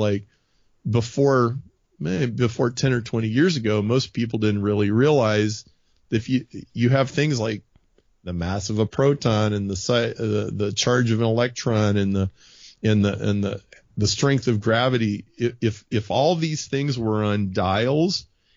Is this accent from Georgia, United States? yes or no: no; Nebraska, United States; So you got to appreciate where we grew up. We grew up in Nebraska and went to a very, very, very conservative church.